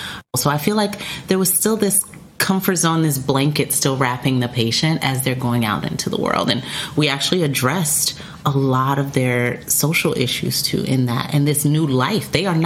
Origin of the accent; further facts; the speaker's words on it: Gary, Indiana, United States; also born or lived in Liberia; I was born in Liberia, West Africa. My father is American from Gary, Indiana. My mother's Liberian. We moved to Gary, Indiana. Grew up in Gary.